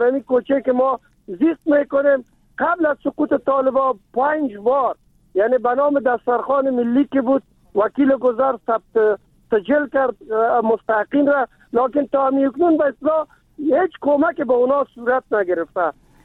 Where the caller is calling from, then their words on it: Kabul, Afghanistan; از ولایت کابل.